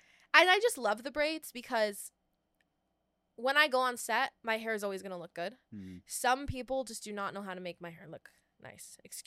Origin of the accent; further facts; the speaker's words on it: United States; And then I'm also American. And I'm not as reserved as British people.